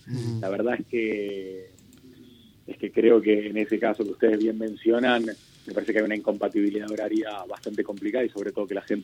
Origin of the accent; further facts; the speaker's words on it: Lomas de Zamora, Buenos Aires Province, Argentina; porque para los que somos de Lomas pasamos y por Lanús